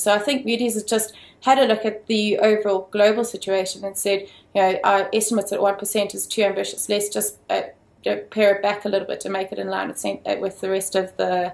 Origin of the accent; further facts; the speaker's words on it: South Africa; So I think as any South African listening to this today would want to have exactly the same sentiments that I have.